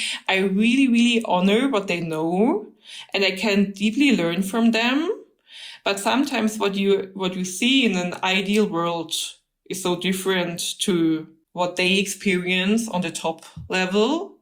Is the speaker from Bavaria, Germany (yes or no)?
yes; Bavaria, Germany; English is a second language; I'm from Lower Bavaria. We are not that diplomatic. We are like a little louder, a little more fun, and a little more direct.